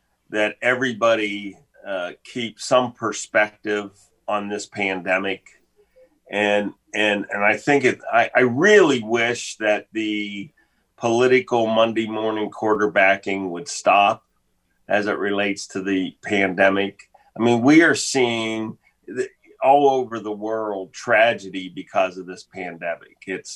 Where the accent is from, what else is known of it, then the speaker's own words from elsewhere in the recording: New Hampshire, United States; help people in my home state of New Hampshire.